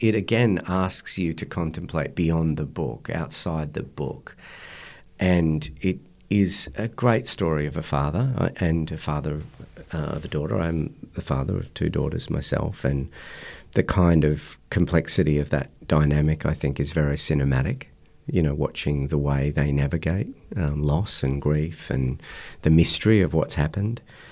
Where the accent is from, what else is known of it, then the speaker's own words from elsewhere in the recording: Blaxland, New South Wales, Australia; also born or lived in England; We grew up in East Blaxland in the Lower Blue Mountains, and we moved to England, lived there for 3 years in the early 70s